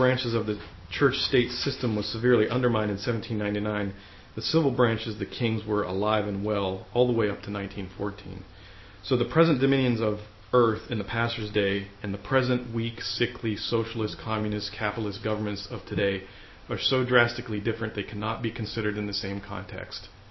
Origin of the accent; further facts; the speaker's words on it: United States; younger generations like myself, we grew up in America and we're used to how things are today.